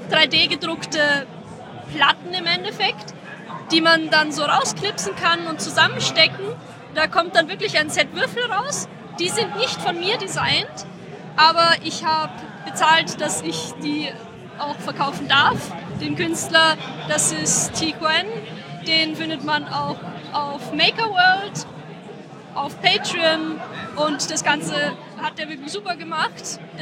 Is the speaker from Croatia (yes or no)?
no; Lower Austria, Austria; Nein, ich komme aus Niederösterreich, aus dem Weinviertel, aus der Nähe von Wolkersdorf.